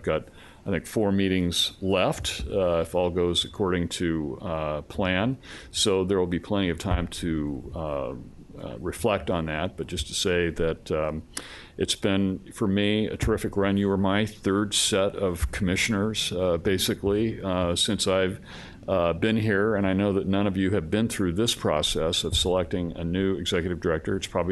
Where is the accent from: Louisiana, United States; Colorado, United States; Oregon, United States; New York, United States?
Oregon, United States; Astoria; The next day we were in Astoria, my hometown, and we had a great turnout there at the Maritime Museum.